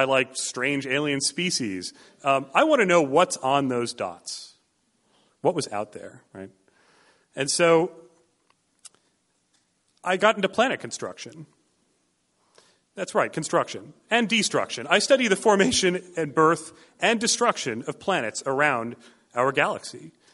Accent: New York, United States; But I grew up outside of New York City, and there wasn't actually a lot to see there. It wasn't that pretty.

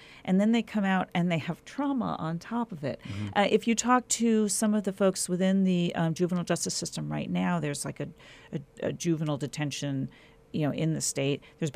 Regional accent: New York, United States; New York State, which is my home state, only just this winter actually raised the age.

